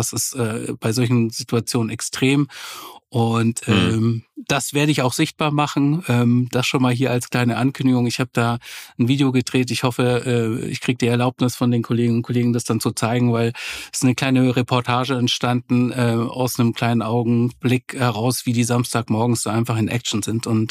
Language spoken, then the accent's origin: German; Southern Germany, Germany; now in Northern Germany; was mir hier in Norddeutschland als Süddeutscher sehr fehlt, das sind die Berge.